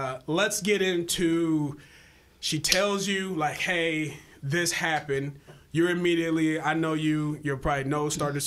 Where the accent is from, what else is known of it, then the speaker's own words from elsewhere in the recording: Lafayette, Indiana, United States; So I grew up in Lafayette.